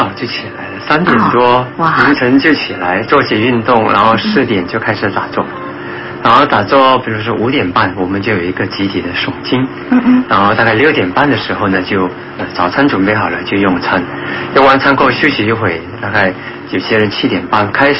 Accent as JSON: {"language": "Chinese", "region": "Malacca", "country": "Malaysia", "said": "我是来自马六甲州的。"}